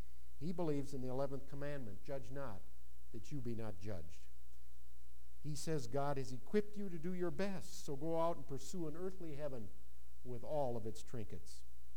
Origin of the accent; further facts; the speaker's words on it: Wilmer, United States; I'll never forget a church I attended growing up in Wilmer.